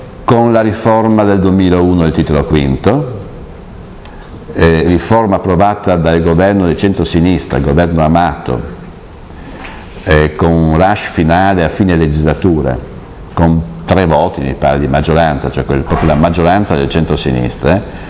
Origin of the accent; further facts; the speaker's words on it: Bolzano, Trentino-Alto Adige, Italy; io sono di Bolzano, per cui le Dolomiti le conosco un po' bene